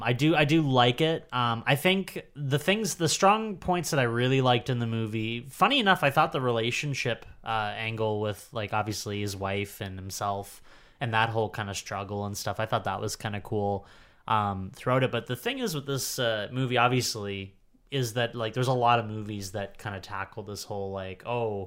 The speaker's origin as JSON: {"language": "English", "region": "the Maritimes", "country": "Canada", "said": "and I'm from the Maritimes, so obviously for me it's like, oh, ha ha."}